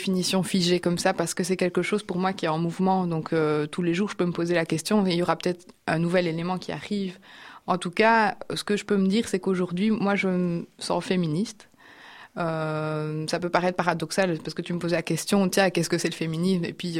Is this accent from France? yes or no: no; Liège, Wallonia, Belgium; Je viens de Liège.